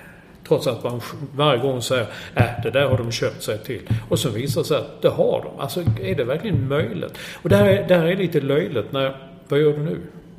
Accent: Sweden; som svensk journalist så har man inte de resurserna att lägga så mycket tid på att försöka hitta det.

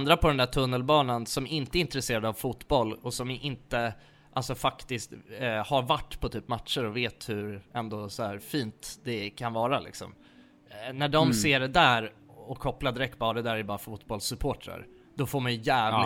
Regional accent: Nacka, Stockholm County, Sweden; det har aldrig varit någon slags något förtryck för att jag kommer från Nacka liksom

